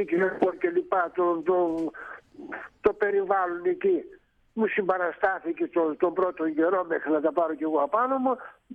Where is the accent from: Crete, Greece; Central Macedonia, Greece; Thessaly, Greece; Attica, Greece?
Thessaly, Greece; Argithea; Όχι, εμείς από εδώ, από τα ορεινά της Αργυθέας απάνω.